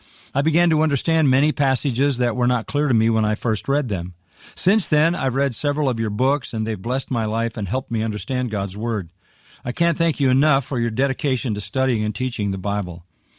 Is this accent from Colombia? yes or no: yes; Colombia; In my home country of Colombia, there are only a few